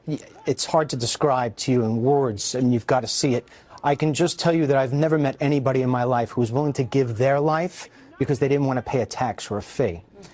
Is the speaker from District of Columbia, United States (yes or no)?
no; New York, United States; you know, I'm a New Yorker. You're not going to BS me.